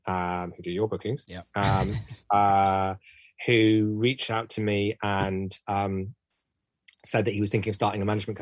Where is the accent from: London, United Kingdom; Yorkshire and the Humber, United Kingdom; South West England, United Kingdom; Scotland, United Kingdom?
South West England, United Kingdom; Bristol; We're both from Bristol.